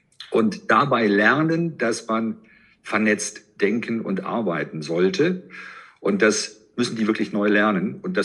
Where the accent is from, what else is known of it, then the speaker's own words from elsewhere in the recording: western Germany, Germany; now in Berlin, Germany; Ich komme ja selber aus dem Westteil Deutschlands. Ich lebe zwar jetzt in Berlin, aber das ist nach wie vor noch meine Heimat.